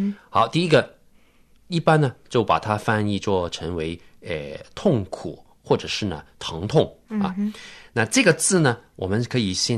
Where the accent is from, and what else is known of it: China